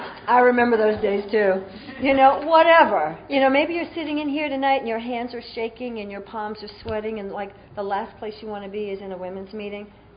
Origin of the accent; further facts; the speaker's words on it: Atlanta, Georgia, United States; what I remember most about growing up as a little kid in the South, I was born in Atlanta, Georgia, growing up in the South, was I hated who I was.